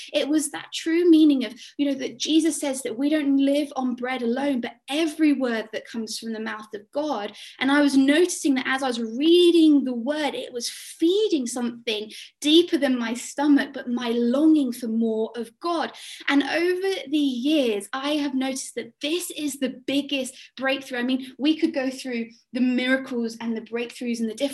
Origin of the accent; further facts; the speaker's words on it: South West England, United Kingdom; moved away; I grew up in Dorset on the south, on the coast, and so it was a very different kind of transition across.